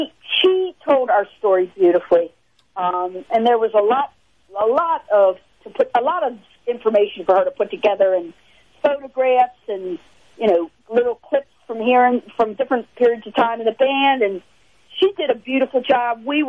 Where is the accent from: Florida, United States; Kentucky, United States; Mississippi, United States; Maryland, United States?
Maryland, United States; Baltimore; I'm from the East Coast. I can't help it. I grew up in Baltimore. It's a kind of a tough town.